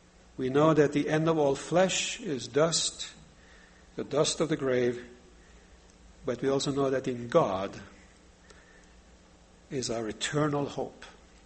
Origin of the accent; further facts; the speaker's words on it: Norway; English is a second language; you know I'm from Norway and Norwegians are very reserved.